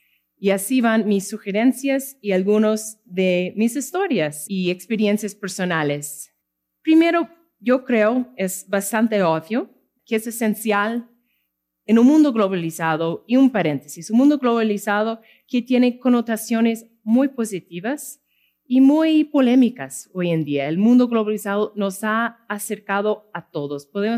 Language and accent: Spanish; Wallingford, Connecticut, United States; Spanish is a second language; Yo crecí, como William dijo, en Wallingford, Connecticut. Queda entre Nueva York y Boston. Crecí en una familia de clase media.